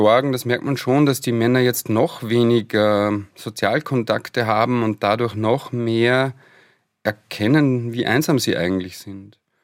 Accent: Austria; Naja, von meiner Heimatstadt bis nach Passau hatte ich den Zug wirklich für mich ganz alleine.

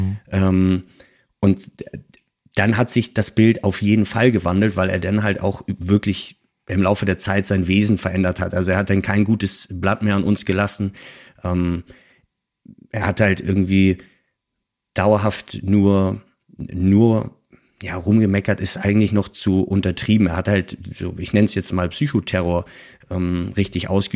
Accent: Hamburg, Germany; ich bin behütet aufgewachsen so in der Kindheit. Wir hatten ein gemütliches Häuschen mit Garten am Rand von Hamburg.

